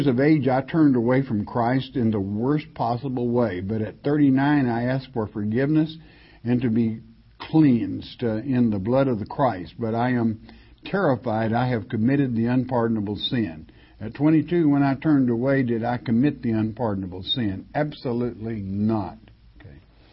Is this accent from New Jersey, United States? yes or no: no; Arkansas, United States; That's just like I live in the land of Arkansas. I'm an Arkansan. But I'm truly an Irishman.